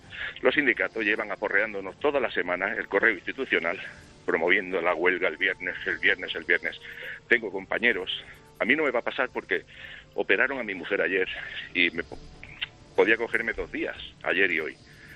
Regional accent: Sabadell, Catalonia, Spain; Vivo en Sabadell, soy de Sabadell.

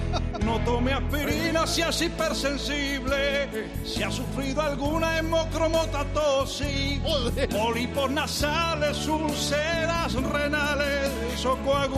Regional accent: Cuba; y yo soy cubano, estoy hispanoamericano

